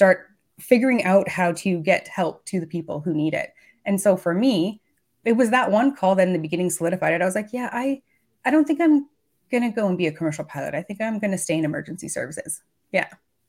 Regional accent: Alberta, Canada; I grew up in Northern Alberta in Canada.

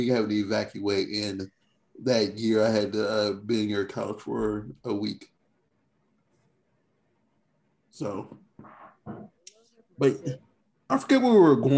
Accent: Indiana, United States; I'm from Indiana. I grew up with all the weathers. I don't want to go back to all the weathers.

